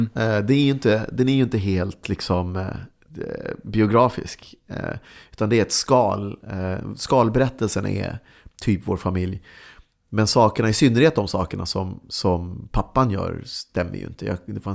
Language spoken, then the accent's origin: Swedish; Helsingborg, Skåne, Sweden; also born or lived in Uppsala; väldigt hårt för att vi skulle bo i ett bra område i Helsingborg. Och liksom, anledningen till att vi flyttade från Uppsala, var vi bodde i Gränby, som på den tiden, jag vet inte hur det är idag, men på den tiden så var det väldigt nedgånget och sådär.